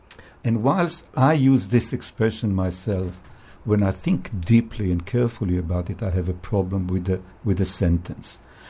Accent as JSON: {"language": "English", "country": "Israel", "tie": "born or raised there", "second_language": "English", "said": "Growing up in Israel, for example, I like most Israelis, I served in the army in Israel."}